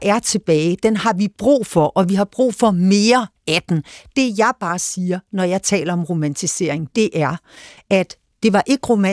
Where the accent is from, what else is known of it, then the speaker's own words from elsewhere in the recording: Dianalund, Zealand, Denmark; jeg kan jo vokset op ved Gadekæret nogle år i min barndom i Dianalund